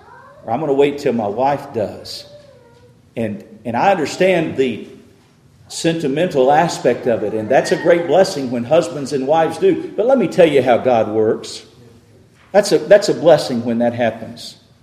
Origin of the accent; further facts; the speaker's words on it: Texas, United States; I grew up in West Texas, and it was Texas Tech all the way.